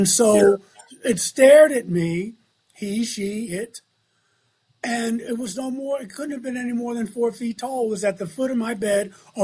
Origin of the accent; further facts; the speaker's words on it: Baltimore, Maryland, United States; I remember someone asking me when I was a youth growing up in Baltimore.